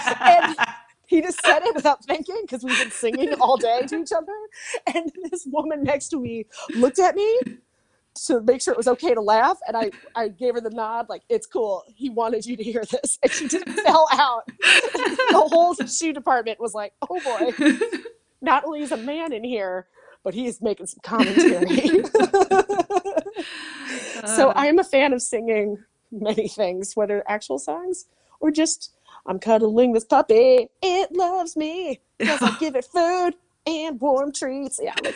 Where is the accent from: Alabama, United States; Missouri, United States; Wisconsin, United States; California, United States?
Wisconsin, United States; I grew up in Wisconsin. I know you can eat them.